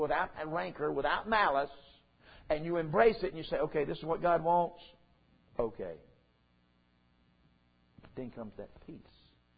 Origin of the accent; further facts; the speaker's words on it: the South, United States; They say, where are you from? So I'm down south. I'm a Southern boy.